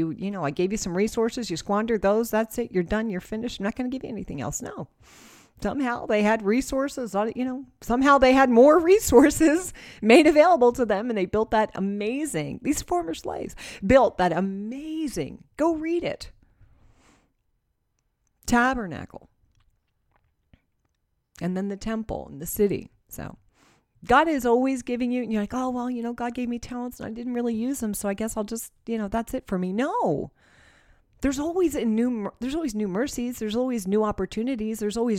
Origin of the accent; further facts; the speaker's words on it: New Jersey, United States; because, you know, I'm from New Jersey and I just want to have an opinion and no one needs my opinion.